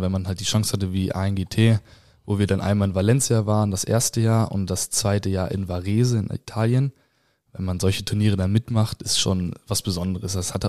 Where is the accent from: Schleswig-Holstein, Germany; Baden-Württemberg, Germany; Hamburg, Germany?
Schleswig-Holstein, Germany; Itzehoe; Ja, ich komme aus Itzehoe, ganz im Norden. War eigentlich ganz normale Kindheit, ganz normal alles.